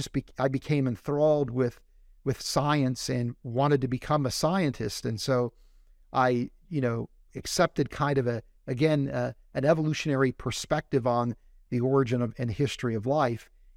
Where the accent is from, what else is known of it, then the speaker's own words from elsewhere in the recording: West Virginia, United States; You know, I grew up in West Virginia, and at that time, was not a mosque that we could have any kind of access to.